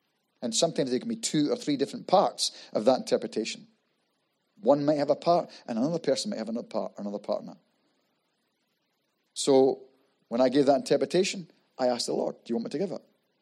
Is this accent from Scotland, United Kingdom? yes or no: yes; Scotland, United Kingdom; He's using me. I'm Scottish. This is who he's using. So my vocabulary, he's going to use my vocabulary because that's how I speak.